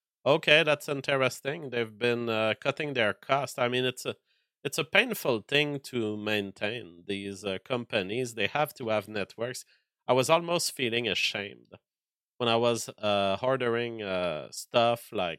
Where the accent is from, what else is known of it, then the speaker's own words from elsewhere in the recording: United States; I'm an American, sir.